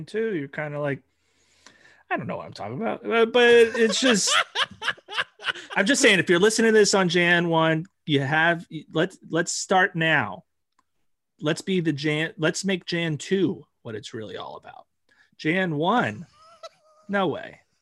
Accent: New Jersey, United States; I am from New Jersey.

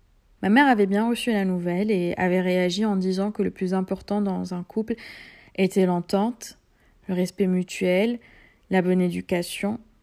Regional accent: Algeria; Je suis une femme algérienne de 29 ans. Je suis née et j'ai grandi en Algérie et je suis actuellement fiancée à un juif avec lequel je vis.

